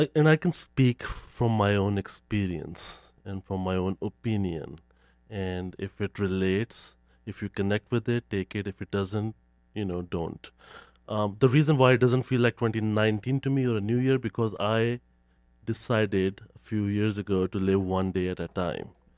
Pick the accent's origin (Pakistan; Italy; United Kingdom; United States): Pakistan; Yes, I am Pakistani.